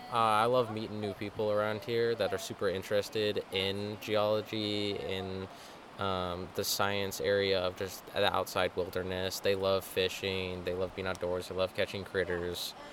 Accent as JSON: {"language": "English", "town": "McLeod", "region": "California", "country": "United States", "said": "I'm from McLeod, California, here with the Salmon River Watershed"}